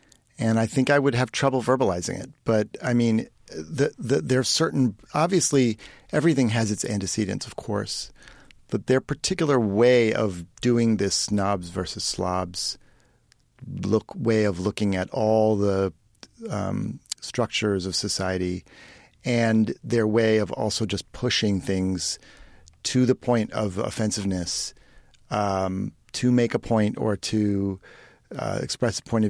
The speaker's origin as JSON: {"language": "English", "region": "Ohio", "country": "United States", "tie": "born or raised there", "said": "this Doug Kenny grew up near where I grew up in Ohio and moved to the East Coast to sort of try to mix in with the East Coast world as I did"}